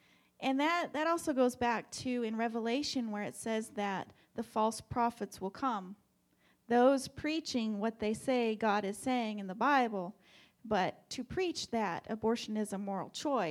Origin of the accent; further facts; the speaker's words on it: Fort Collins, Colorado, United States; I grew up in Colorado in a town called Fort Collins, about 60 miles north of Denver